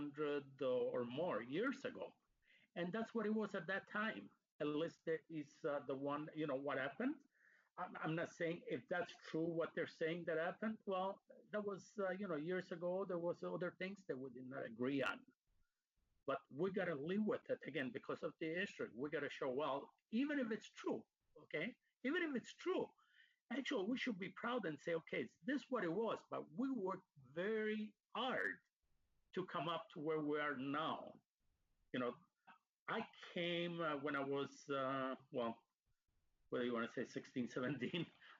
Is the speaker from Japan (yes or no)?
no; Italy; now in Kenosha, United States; I'm first generation. I came right from Italy.